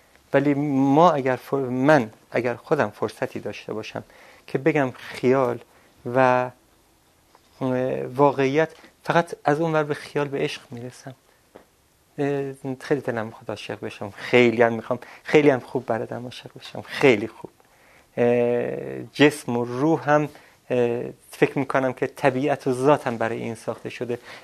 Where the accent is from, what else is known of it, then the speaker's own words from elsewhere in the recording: Ardabil, Ardabil Province, Iran; من هر جایی میرم میگن شما از خارج اومدین؟ میگم نه، من از اردبیل اومدم. اگه اردبیل خارج، از خارج اردبیل اومدم.